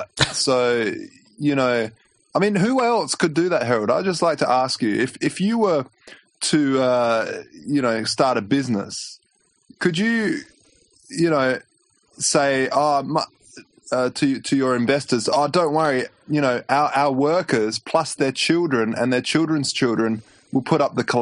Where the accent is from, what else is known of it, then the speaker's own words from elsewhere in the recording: Australia; generally we're Aussie people are kind of nice and they're great